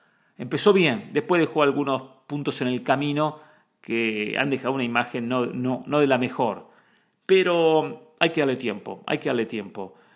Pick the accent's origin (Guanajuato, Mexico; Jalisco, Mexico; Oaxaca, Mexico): Jalisco, Mexico; Guadalajara; now in Phoenix, United States; Yo vivo en Phoenix y soy de Guadalajara, e hincha de Chivas.